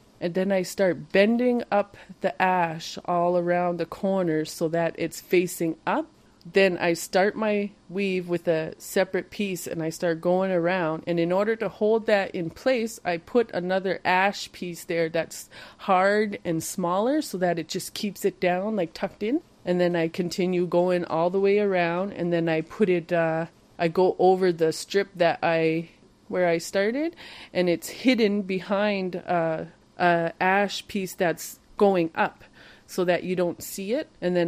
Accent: Indian Island, Maine, United States; I'm from Indian Island, and I'm 30 years old.

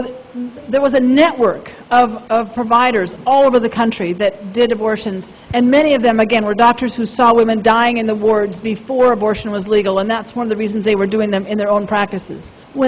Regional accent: Wisconsin, United States; when I started providing abortions and I went back to my hometown in Wisconsin

